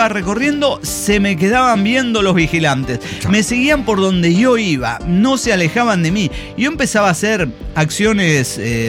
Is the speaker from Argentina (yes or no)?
no; Iztacalco, Mexico City, Mexico; soy de Iztacalco. Tampoco es que vengo de Beverly Hills.